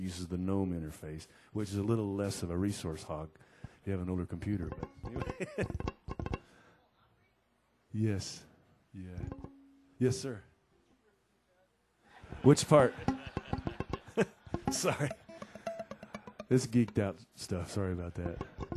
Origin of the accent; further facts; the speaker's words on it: Pacific Northwest, United States; You know we're from the Northwest because we have mold growing on our bodies.